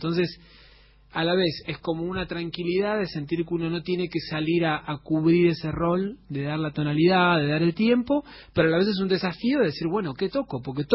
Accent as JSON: {"language": "Spanish", "region": "Buenos Aires", "country": "Argentina", "tie": "born or raised there", "said": "Yo me crié en Villa Pueyrredón"}